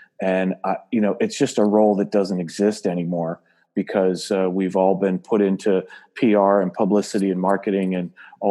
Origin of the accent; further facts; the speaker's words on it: Syracuse, New York, United States; No, I grew up in Syracuse, New York. And so we grew up as Yankee fans